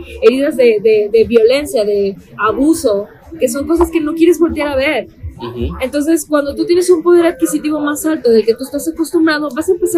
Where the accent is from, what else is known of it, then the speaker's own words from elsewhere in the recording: Mexico; como yo, por ejemplo, como mujer mexicana